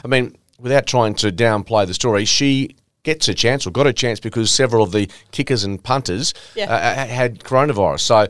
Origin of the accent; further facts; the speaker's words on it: Australia; as an Australian